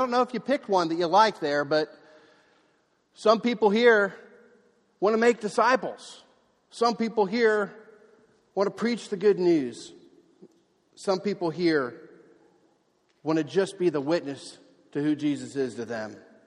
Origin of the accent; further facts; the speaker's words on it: New Jersey, United States; I'm from Jersey. I'm loud.